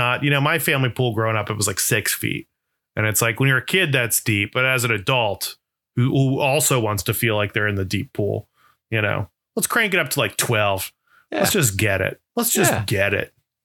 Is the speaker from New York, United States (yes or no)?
no; Florida, United States; Because I grew up in Florida and like we would get snakes in the pool frequently.